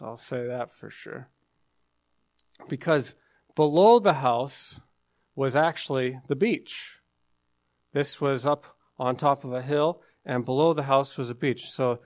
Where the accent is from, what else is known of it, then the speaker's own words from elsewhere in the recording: British Columbia, Canada; I'm not from Newfoundland. I'm from British Columbia, and I've come a long ways and a long journey, which has taken many years, eight, maybe even going on 10. I became a Christian in 2011.